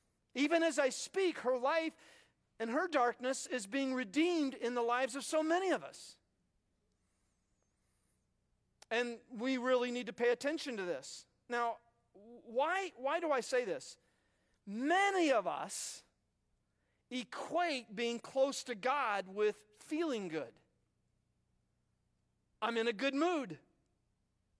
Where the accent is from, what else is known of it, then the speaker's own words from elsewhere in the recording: United States; As an American, be nice. Don't offend people, be nice. That's our Ten Commandments in one.